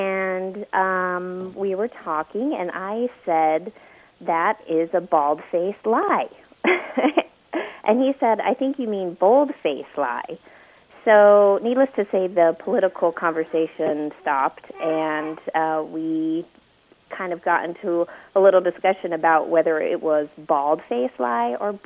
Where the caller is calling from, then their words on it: Carlsbad, California, United States; I'm calling from Carlsbad, California.